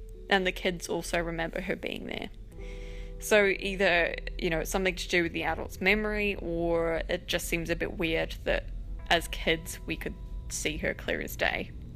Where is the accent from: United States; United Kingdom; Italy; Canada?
United Kingdom; now in New Zealand; I'm from New Zealand, but I'm from the UK originally.